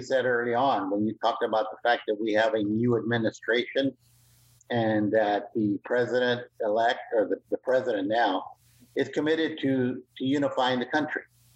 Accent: San Antonio, Texas, United States; I basically was born and raised in San Antonio, Texas, to a Chicano father and a British mother who was a war bride.

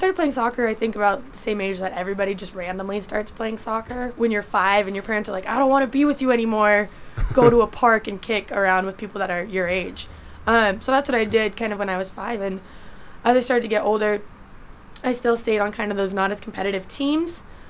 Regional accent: Utah, United States; Born and raised in Utah, I felt a good urge to go out of Utah.

